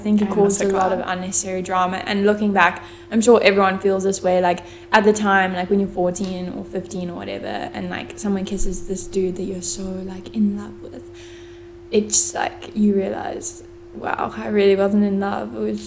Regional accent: Cape Town, Western Cape, South Africa; we are from South Africa, Cape Town, South Africa.

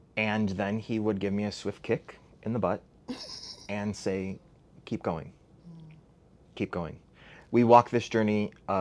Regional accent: Chicago, Illinois, United States; I'm from Pilsen, which is, like, you know, the center of all things tacos and all things Mexican.

